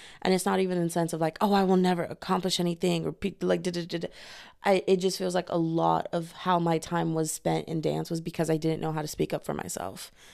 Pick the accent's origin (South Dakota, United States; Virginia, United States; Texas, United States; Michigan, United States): Texas, United States; So, and I'm from Texas, man. Hey, what go down? Whoop-de-whoop. So yes, I will say y'all a lot.